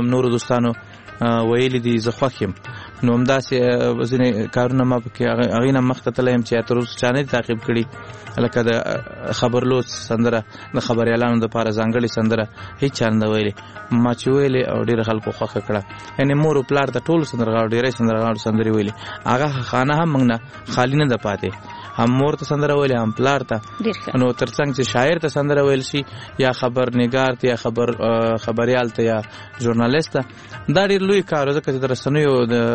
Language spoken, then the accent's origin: Pashto; Laghman, Afghanistan; also born or lived in Kunduz